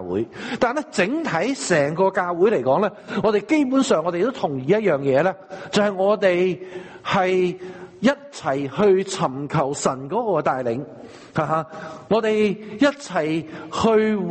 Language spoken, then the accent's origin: Cantonese; China; 我哋中國人有一種嘅諗法呢